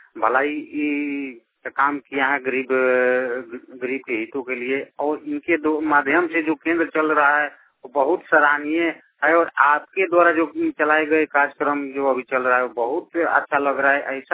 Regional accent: Motihari, Bihar, India; ग्राम Parshurampur, post Muradpur, थाना तुरगुले, जिला पूर्वी चंपारण, मोतिहारी। मैं एरिया कलर मोतिहारी से बोल रहा हूँ।

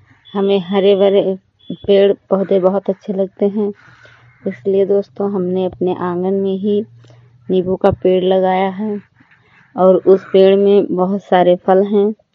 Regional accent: Hariharpur, Uttar Pradesh, India; मैं हरिहरपुर गांव जिला सरस्वती की रहने वाली हूँ।

